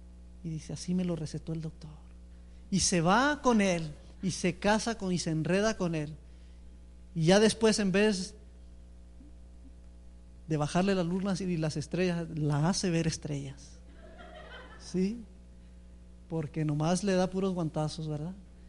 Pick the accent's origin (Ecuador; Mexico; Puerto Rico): Mexico; Chihuahua; Si es como un conocido de por allá de donde somos, de allá de Chihuahua